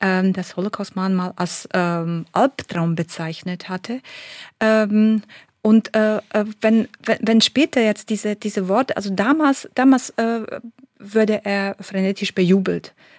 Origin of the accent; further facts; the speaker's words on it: Slovakia; darunter auch meine Heimat, die Slowakei